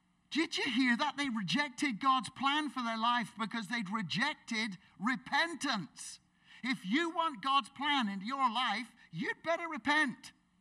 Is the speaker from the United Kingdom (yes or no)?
yes; England, United Kingdom; so, I'm English, yeah. That was us, yeah.